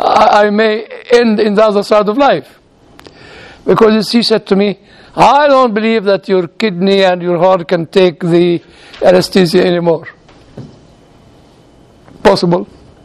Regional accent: United Kingdom; now in United States; I said, I'm British. Which is true. I am British, I don't have the right to vote.

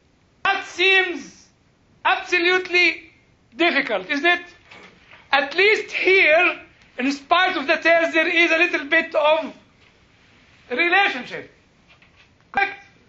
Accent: United Kingdom; I'm British, you know.

